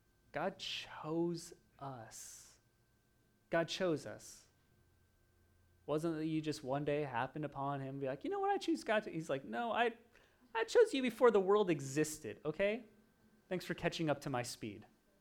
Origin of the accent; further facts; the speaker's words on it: Oregon, United States; I grew up in Oregon on a farm, and it was kind of on the side of a mountain